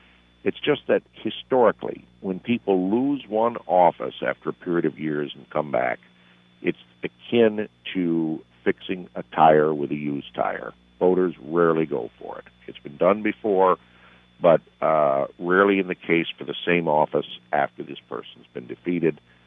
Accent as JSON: {"language": "English", "region": "Connecticut", "country": "United States", "said": "Republicans will pick up fresh seats in my home state of Connecticut"}